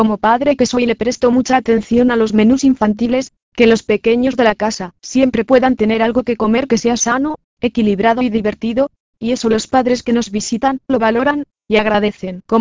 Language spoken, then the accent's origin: Spanish; Dominican Republic; También soy dominicano, por lo que me gusta aportar ese toque diferenciador.